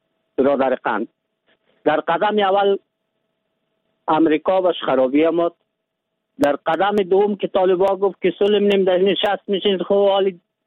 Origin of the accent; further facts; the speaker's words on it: Afghanistan; من از افغانستانم